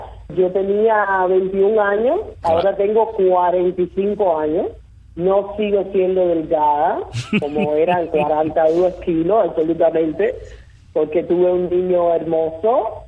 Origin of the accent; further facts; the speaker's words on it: Cuba; soy cubana.